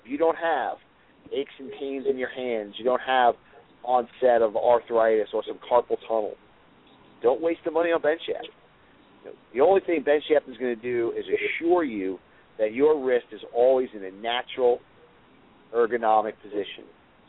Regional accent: Long Island, New York, United States; I grew up on Long Island myself

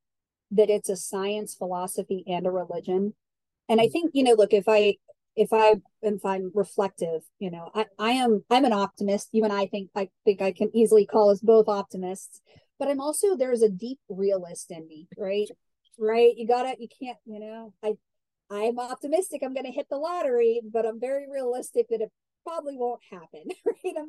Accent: Pittsburgh, Pennsylvania, United States; I'm from Pittsburgh, PA. I'm a proud Pittsburgher, but I have lived all over the country and I travel quite a bit.

